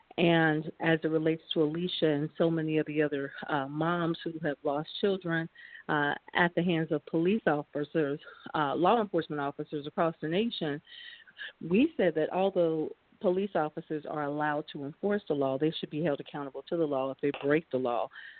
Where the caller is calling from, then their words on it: Cincinnati, Ohio, United States; from Cincinnati, Ohio.